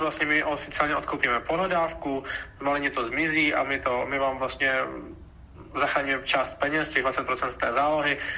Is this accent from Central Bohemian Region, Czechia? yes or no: yes; Říčany, Central Bohemian Region, Czechia; Já jsem z Říčan, takže já s tím nemám problém.